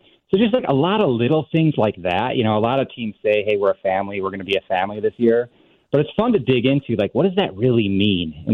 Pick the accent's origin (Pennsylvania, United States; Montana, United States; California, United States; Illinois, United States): Illinois, United States; Elmhurst; Yeah, I grew up in Elmhurst, lived in Chicago a long time, went to North Park University. Now I live in Arlington Heights.